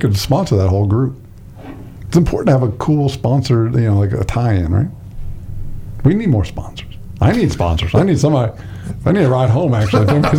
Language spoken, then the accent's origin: English; Indiana, United States; I see, I grew up in Indiana. I like country.